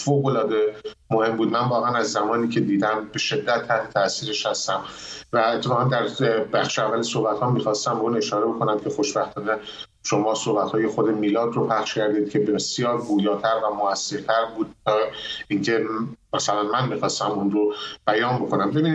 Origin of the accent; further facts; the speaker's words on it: Iran; ما همه ایرانی هستیم